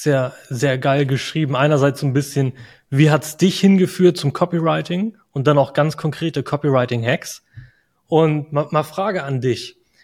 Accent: Northern Germany, Germany; als Norddeutscher ist das Gebirge Harz schon insane gebirgig.

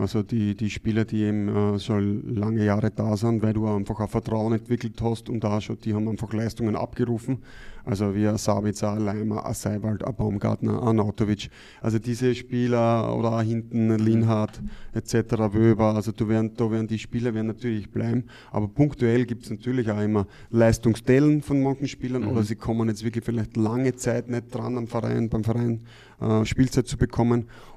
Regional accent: Graz, Styria, Austria; wir stehen da alle zusammen als Österreicher und ich bin zum Beispiel in Graz aufgewachsen, das heißt, ich kenne die Gegend dort

